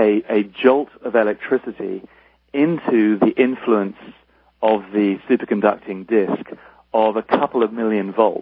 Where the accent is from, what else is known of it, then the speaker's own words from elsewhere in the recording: United Kingdom; Now, I am I'm a Brit